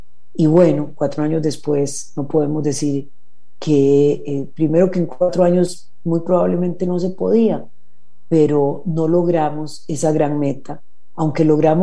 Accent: Costa Rica; yo soy vicepresidenta de Costa Rica porque soy costarricense

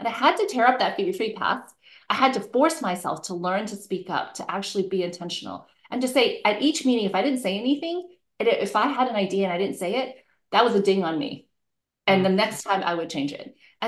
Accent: New York, United States; born there; So basically, because I was born in New York.

